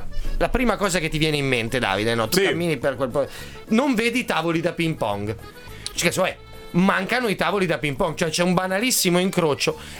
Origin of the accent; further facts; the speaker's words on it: Casale Monferrato, Piedmont, Italy; now in Milan, Italy; io vengo dalla provincia, no? Io sono di Casale Monferrato, non sono nato a Milano